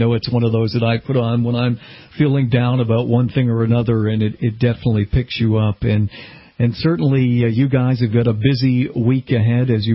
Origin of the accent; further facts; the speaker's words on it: Boston, Massachusetts, United States; Well, hopefully in my hometown of Boston